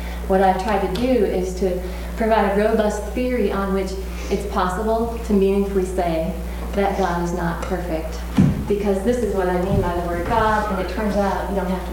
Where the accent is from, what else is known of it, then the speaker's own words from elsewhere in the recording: Toledo, Ohio, United States; I grew up in Toledo, Ohio.